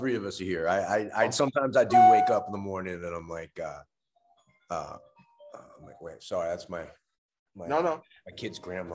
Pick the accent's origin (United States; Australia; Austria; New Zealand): United States; New York City, New York; I'm a kid from New York City. I still live in New York City.